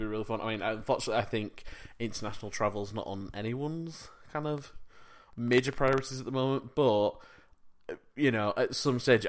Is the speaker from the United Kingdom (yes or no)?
yes; United Kingdom; as a Brit